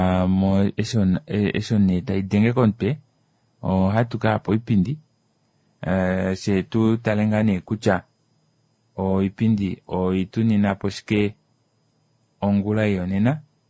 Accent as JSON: {"language": "English", "country": "Namibia", "said": "I told him, no, I'm from Namibia. I just arrived now here."}